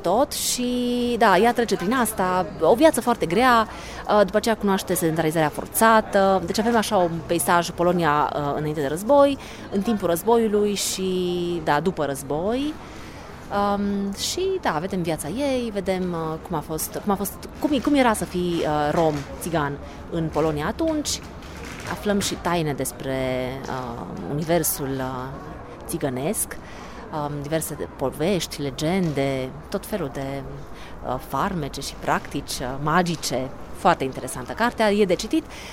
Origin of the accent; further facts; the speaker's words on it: Transylvania, Romania; pentru că eu sunt ardeleancă